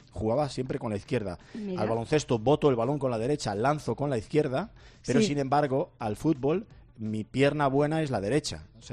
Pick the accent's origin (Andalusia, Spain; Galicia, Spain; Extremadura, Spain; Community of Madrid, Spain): Galicia, Spain; now in San Sebastián, Spain; soy un gallego que vive en San Sebastián